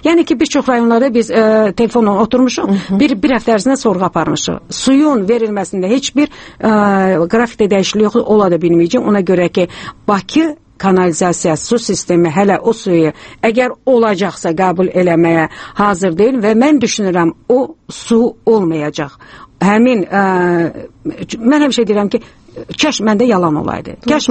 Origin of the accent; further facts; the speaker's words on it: Shaki, Azerbaijan; Çünki o zona mən Şəkidənəm və bilirəm o torpağın müəyyən bir hissəsi çınqıllıqdır